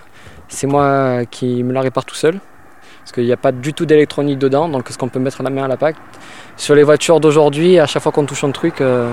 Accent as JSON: {"language": "French", "region": "Occitanie", "country": "France", "said": "J'ai 23 ans, je viens du sud de Nîmes."}